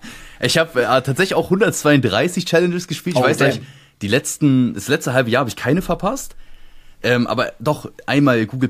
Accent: Saarland, Germany; ich komme ja aus dem Saarland

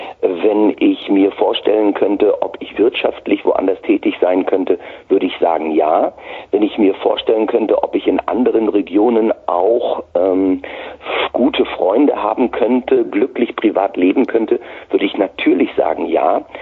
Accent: Mecklenburg-Vorpommern, Germany; Also ich komme tatsächlich aus dieser Gegend hier und bin auch innerlich richtig gefühlt ein Ossi mit allem Für und Wider.

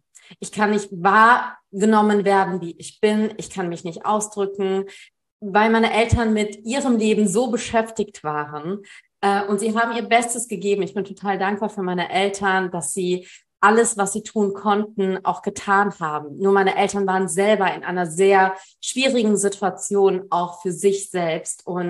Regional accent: Germany; born there; Also ich bin in Deutschland geboren. Meine Eltern sind aus Nord-Sri Lanka geflohen.

